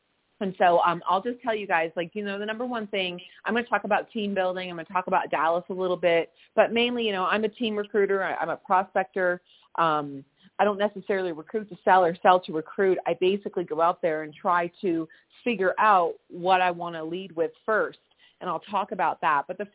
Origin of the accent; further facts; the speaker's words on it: Canada; now in Mexico; I'm Canadian. I've got my U.S. citizenship as well. And now I live in Mexico. I call myself a true North American.